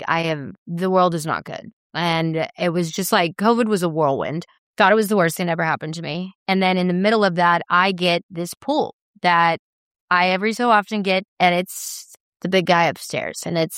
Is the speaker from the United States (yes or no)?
yes; Chattanooga, Tennessee, United States; also born or lived in Dallas; like I'm from the South. Like, I am Chattanooga, Tennessee, Dallas. Like, I have, like, these country melodies.